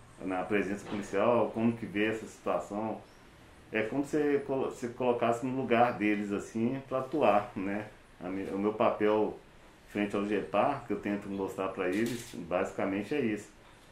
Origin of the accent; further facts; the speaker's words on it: Minas Gerais, Brazil; na Vila Conceição, né? Em 74, 1974. Então eu nasci aí, estudei na escola próxima ao aglomerado, né? Que é o Augusto de Lima, que atende o aglomerado, Escola Pedaleixo. Aí nasci e fui criado aí, né? Até casar.